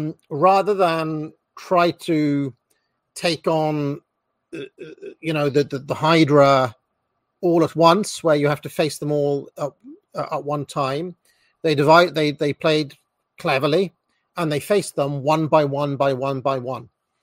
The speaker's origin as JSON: {"language": "English", "region": "Wales", "country": "United Kingdom", "said": "I'm Welsh, mate, right? That means I put extra vowels in everything."}